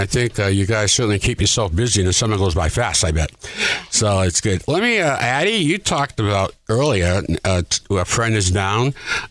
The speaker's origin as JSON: {"language": "English", "town": "Boston", "region": "Massachusetts", "country": "United States", "moved": "yes", "said": "You know, when I moved here, they told me there was a beach. I came from the Boston area, and I said, beach?"}